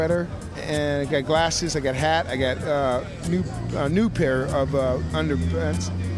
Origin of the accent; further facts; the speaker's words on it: Ventura, California, United States; born there; I was born in Ventura, but I came down here about 15 years ago and lived here ever since.